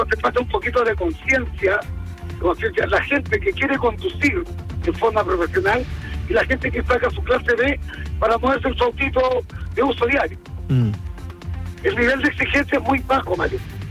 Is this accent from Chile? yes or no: yes; Cauquenes, Maule, Chile; yo soy de Cauquenes.